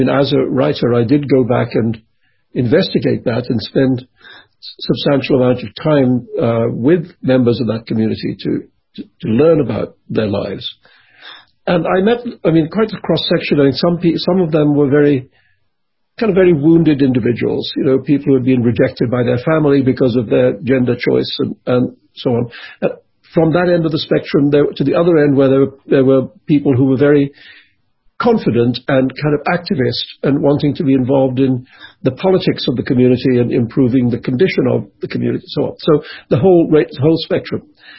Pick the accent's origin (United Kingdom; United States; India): India; Mumbai, Maharashtra; growing up in Bombay, I, from an early age